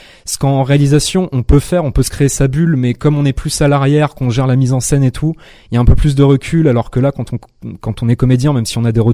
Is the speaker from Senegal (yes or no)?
no; Le Trait, Normandy, France; moved away as an adult; moi je suis pas de la région, je viens de Normandie de base, dans un petit patelin qui s'appelle Le Trait, entre Le Havre et Rouen, et je suis descendu à 18 ans dans le sud